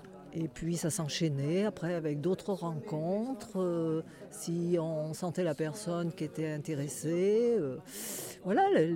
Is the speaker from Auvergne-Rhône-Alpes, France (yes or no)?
yes; Saint-Marcellin, Auvergne-Rhône-Alpes, France; Je venais pas du tout, je n'habitais pas à Grenoble, je venais du bas du Dauphiné sur la région de Saint-Marcelin.